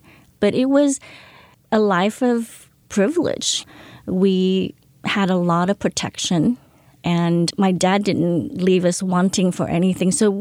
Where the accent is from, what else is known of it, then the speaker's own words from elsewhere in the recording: Da Nang, Vietnam; also born or lived in Nha Trang; I was born in Nha Trang. It's a coastal town of South Vietnam. We moved to Da Nang when I was four.